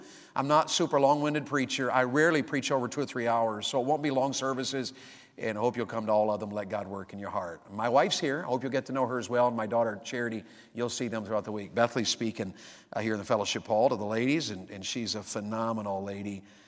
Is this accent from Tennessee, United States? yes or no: yes; Wartburg, Tennessee, United States; So I'm a Tennessean by birth. I grew up near Knoxville, a little town called Wartburg.